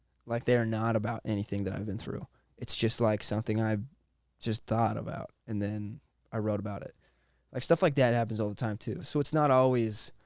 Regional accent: Monroe, Washington, United States; In Monroe. I grew up in Monroe, Washington.

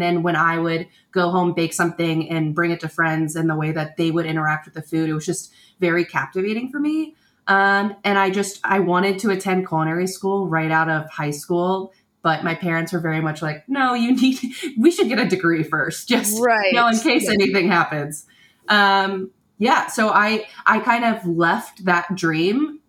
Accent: Florida, United States; I grew up in Florida.

